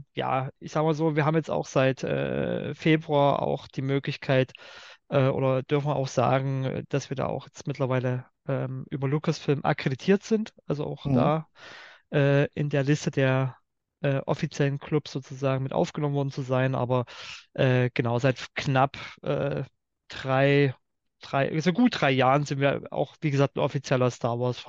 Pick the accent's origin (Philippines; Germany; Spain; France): Germany; Dresden, Saxony; ich selber komme aus Dresden, bin auch selber jetzt in Dresden, arbeite, lebe in Dresden